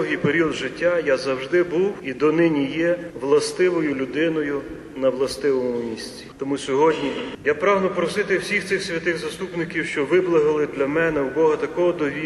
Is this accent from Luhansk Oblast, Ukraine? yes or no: no; Berdychiv, Zhytomyr Oblast, Ukraine; born there; Він, так як і я, народився в місті Божої Матері з гори Кармелю, Бердичеві.